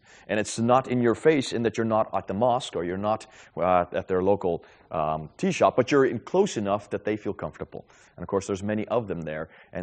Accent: United States; As an American, I always get a reaction on that one.

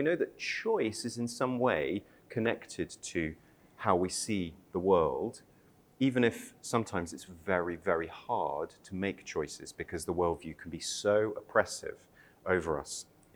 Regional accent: England, United Kingdom; No, not Australian, I'm from England.

